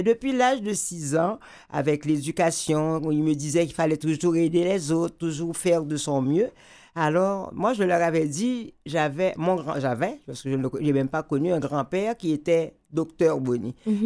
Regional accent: Port-au-Prince, Ouest, Haiti; born there; moi, je suis née en Haïti de parents, tous deux professeurs. Ma mère au primaire, mon père au secondaire, au lycée Pétion. Et je suis née dans une famille normale, moyenne en Haïti

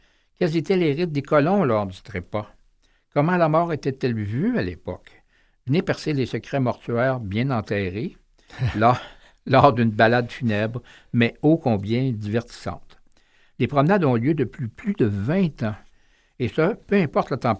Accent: Quebec City, Quebec, Canada; parce que je suis originaire de Québec aussi

